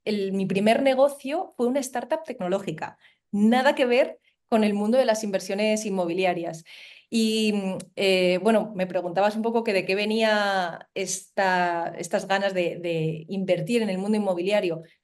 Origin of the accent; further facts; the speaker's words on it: Soria, Castile and León, Spain; Nací y me crié en Soria, en España. De hecho, Soria es de las ciudades más pequeñas de España y a pesar de vivir en un sitio tan pequeño, con tan pocas posibilidades a nivel laboral